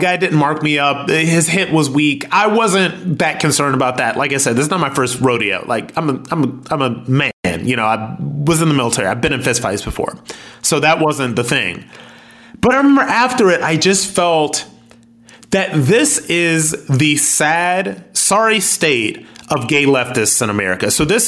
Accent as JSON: {"language": "English", "town": "Akron", "region": "Ohio", "country": "United States", "said": "Like, I'm ex-military and I'm from Akron, Ohio."}